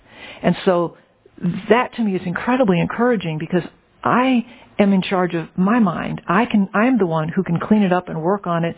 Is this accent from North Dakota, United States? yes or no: no; New Orleans, Louisiana, United States; So I wasn't raised in any church, which growing up in New Orleans, you kind of are all, you're Baptist and Catholic just by osmosis.